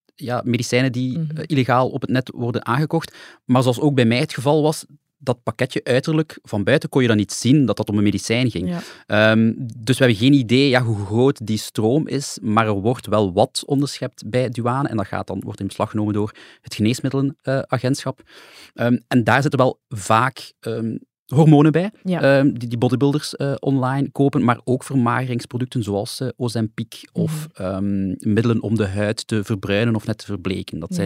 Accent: Belgium; Wat wij als Belgen legaal mogen consumeren van medicijnen

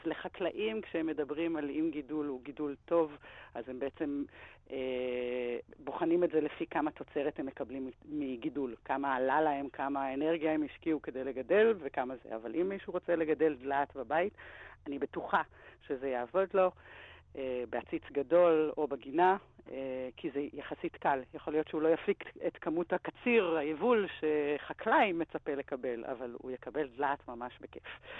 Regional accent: Jerusalem, Jerusalem District, Israel; אני ירושלמית במקור, גדלתי בירושלים

